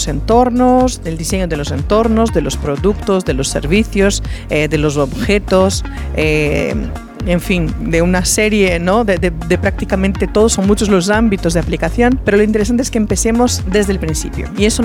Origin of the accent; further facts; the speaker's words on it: Brazil; Spanish is a second language; now in Spain; Ya aclaro por mi acento que soy brasileña, aunque llevo 20 años viviendo en España.